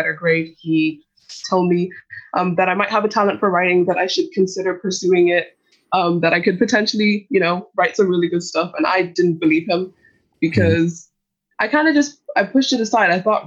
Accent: Dublin, Leinster, Ireland; I come from a Nigerian-Irish background, so my parents are Nigerian, and I was born and raised in Dublin.

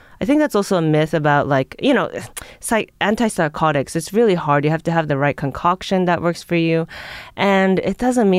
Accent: Tokyo, Japan; I came from Tokyo. We're not, war-torn.

